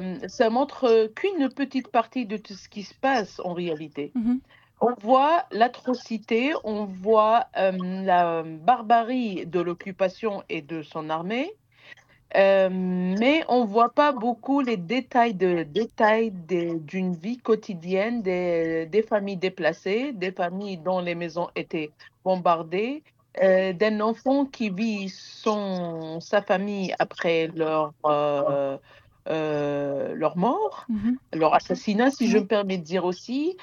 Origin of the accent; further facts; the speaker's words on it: Gaza, Gaza Strip, Palestine; En tout cas, on est de Gaza, on ne peut pas se séparer de Gaza.